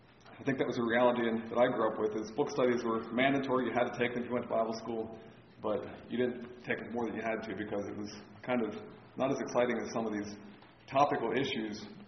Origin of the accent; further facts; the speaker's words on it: Pennsylvania, United States; but I grew up in Lancaster County. I lived in Lancaster County and Lebanon County all of my life, so I never got too far from home